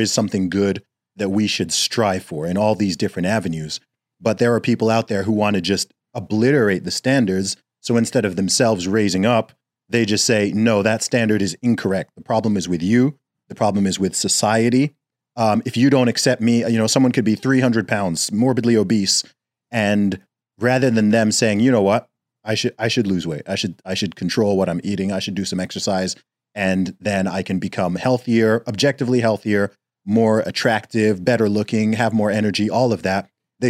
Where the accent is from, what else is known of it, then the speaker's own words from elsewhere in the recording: Saudi Arabia; I grew up in Saudi Arabia